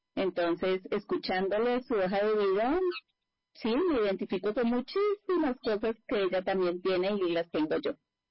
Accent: La Mesa, Cundinamarca, Colombia; born there; Nací en la mesa con Dinamarca, adoro mi pueblito, calientico y delicioso como tal.

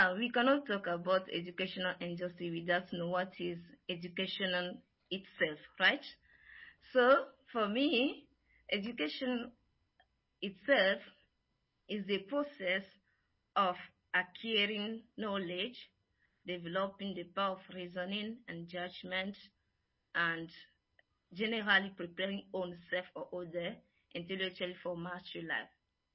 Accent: Togo; now in Naivasha, Kenya; I'm from Togo, and I'm serving in Kenya. I'm a Global Mission Fellow in Kenya, precisely in Naivasha.

